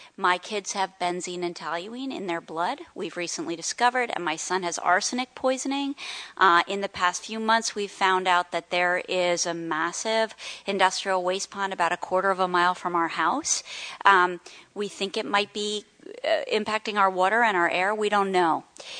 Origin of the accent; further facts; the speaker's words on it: Philadelphia, Pennsylvania, United States; now in New York City, United States; So I said, "Well, I'm from New York City, but I live in New York City, but I'm from Philadelphia," assuming that our Philadelphia, our Pennsylvania bond would, you know, save the day.